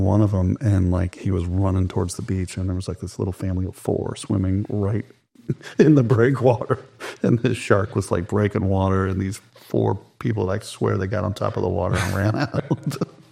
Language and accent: English; East Coast, United States; So I grew up on the East Coast, and we used to catch spinner sharks